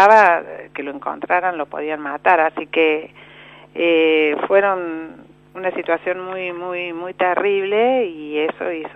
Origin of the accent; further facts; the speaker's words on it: Argentina; porque nosotros como argentinos podamos decidir cuál es nuestro destino.